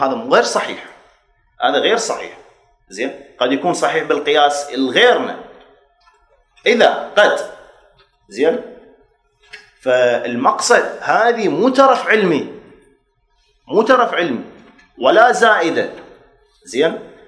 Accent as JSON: {"language": "Arabic", "town": "Baghdad", "region": "Baghdad Governorate", "country": "Iraq", "said": "انا اصلي من بغداد وفي والدي وجدي،"}